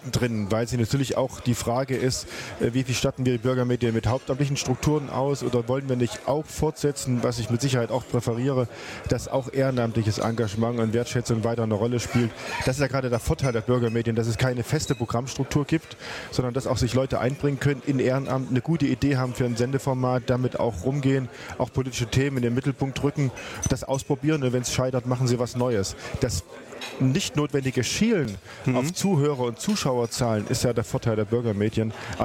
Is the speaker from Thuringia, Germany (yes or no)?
yes; Apolda, Thuringia, Germany; Ich komme aus Apolda.